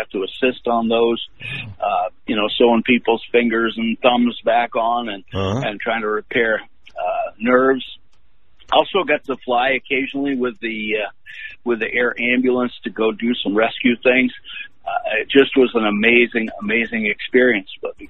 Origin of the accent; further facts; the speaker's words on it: New Hampshire, United States; I grew up in New Hampshire, like you said, and I went in the service in 1971.